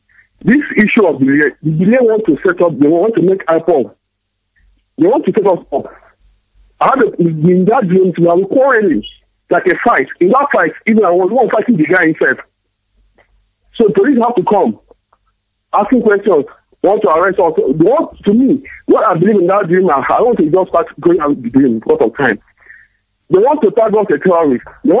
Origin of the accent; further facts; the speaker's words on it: Imo, Nigeria; now in Abuja, Nigeria; Okay, I'm calling from Abuja. I'm here from Ukwara Piebe in Imo State, Biafra Land.